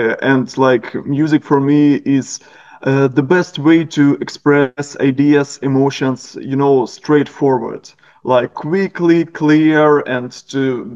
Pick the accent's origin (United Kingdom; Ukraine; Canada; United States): Ukraine; Okay, so as you already stated, we are from Ukraine, Homeless Radio.